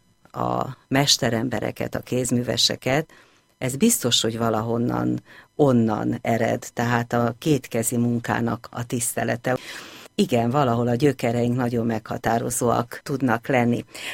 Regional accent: Zala, Hungary; ők mindketten zalaiak, és én is Zalában, egy nagyon pici faluban töltöttem a gyermekkoromat

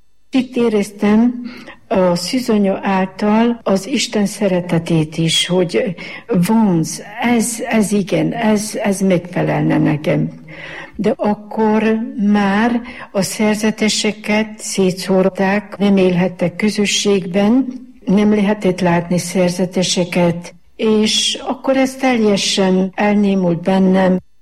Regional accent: Magyarpolány, Veszprém County, Hungary; born there; magyar Pulányba születtem 1938-ban.

